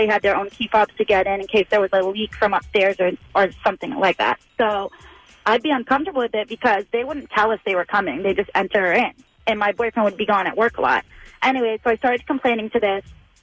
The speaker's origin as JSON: {"language": "English", "region": "Massachusetts", "country": "United States", "said": "I lived in D.C. like a couple years ago, but I'm from Mass."}